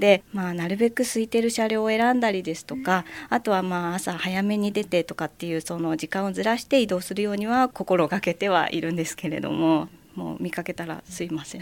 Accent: Hiroshima, Japan; now in Fujisawa, Japan; 私広島出身なんですけれども、なんか広島の町にも少し似ているなという感じがなんとなくしたので、こちらにやってきました。

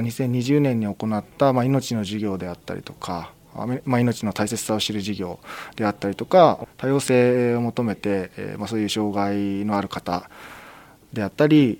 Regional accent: Fujisawa, Kanagawa, Japan; 藤沢の善行です。

